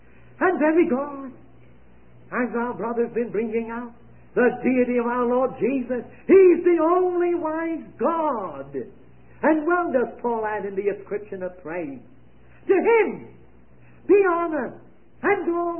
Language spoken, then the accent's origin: English; Rochester, New York, United States; I was traveling to Albany, New York, from my hometown in Rochester, New York State, and on to New York.